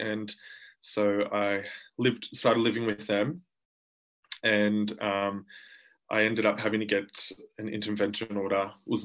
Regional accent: Deniliquin, New South Wales, Australia; So I grew up in Deniliquin with my mum and my father.

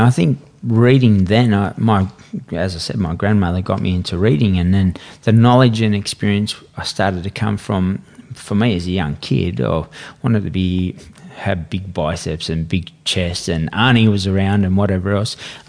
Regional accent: Redfern, New South Wales, Australia; And that's what I seen this happening in our community growing up in Redfern.

